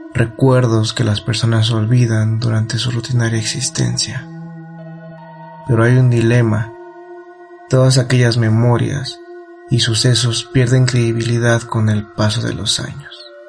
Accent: Avándaro, Michoacán, Mexico; tengo 32 años y soy de Avándaro, Michoacán. Mi domicilio es incierto, pero mi origen no puedo negarlo, pues a donde quiera que voy, me siento orgulloso de mi tierra.

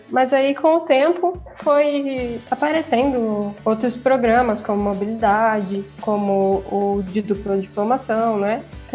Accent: Itararé, São Paulo, Brazil; Eu sou de Tararé, uma cidade bem pequena, no estado de São Paulo. Fica mais ou menos umas 3 horas, 2 horas e meia, 3 horas e meia, assim, de Ponta Grossa, né? Então, mais ou menos aí umas 5, 6 horas de Curitiba.

